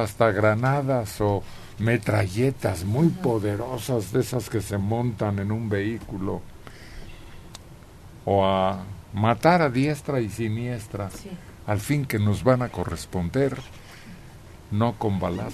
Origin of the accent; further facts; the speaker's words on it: Mexico; porque todos somos mexicanos